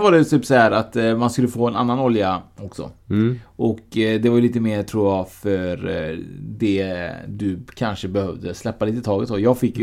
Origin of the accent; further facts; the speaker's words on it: Sweden; born there; jag har inte en svensk bakgrund. Eller jag har en svensk bakgrund, för jag är född i Sverige.